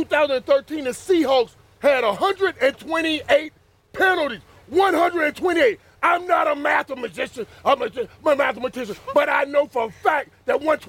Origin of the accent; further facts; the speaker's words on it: Miami, Florida, United States; I'm from Miami, so I appreciate